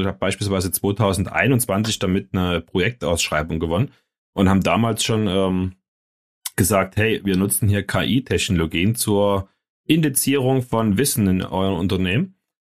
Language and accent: German; Saxony, Germany; accent: Saxon; wenn ich mit meinem sächsischen Akzent, ich glaube, man hört den manchmal ein bisschen hier raus.